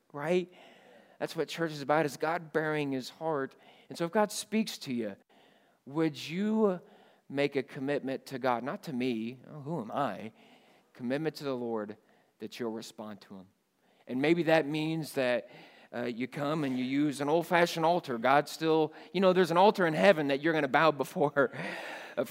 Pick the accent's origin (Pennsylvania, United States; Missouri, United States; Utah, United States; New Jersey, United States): Missouri, United States; Kansas City; I came to Falls City as a kid. I grew up in Kansas City, Missouri. And my great-grandma lived up here.